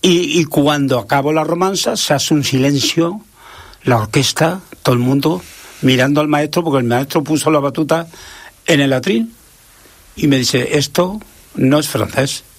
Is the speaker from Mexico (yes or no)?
no; Andalusia, Spain; yo soy español y encima andaluz.